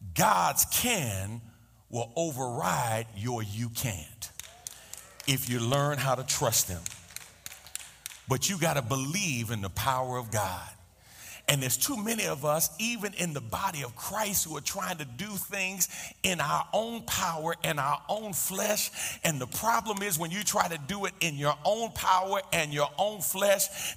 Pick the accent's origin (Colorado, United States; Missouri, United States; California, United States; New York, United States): New York, United States; accent: New York; Just in case my New York accent is clouding the words that are coming out.